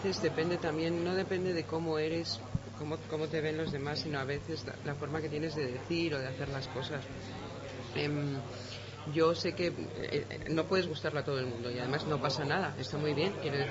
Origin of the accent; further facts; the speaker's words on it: Spain; en España somos latinos y decimos mucho lo que pensamos por la calle a gritos